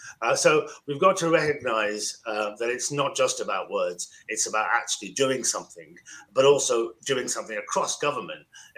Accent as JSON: {"language": "English", "region": "Midlands", "country": "United Kingdom", "tie": "born or raised there", "said": "when I was growing up in the Midlands"}